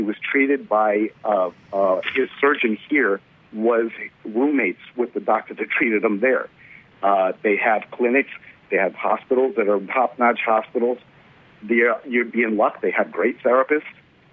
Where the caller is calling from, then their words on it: Florida, United States; I'm calling from Florida.